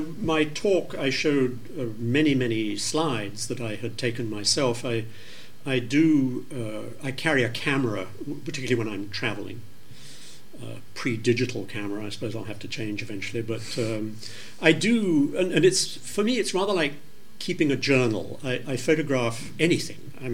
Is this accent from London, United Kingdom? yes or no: yes; London, United Kingdom; I grew up in London where they have the wonderful St. Bride Printing Library